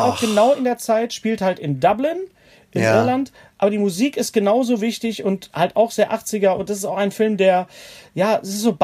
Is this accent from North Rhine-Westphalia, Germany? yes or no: yes; North Rhine-Westphalia, Germany; ich komme ja aus dem Ruhrgebiet, wir sind ja alles Malocher, weißt du, Arbeiter